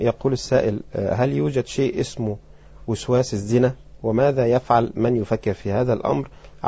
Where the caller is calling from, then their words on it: Saudi Arabia; وأنا اتصل من السعودية.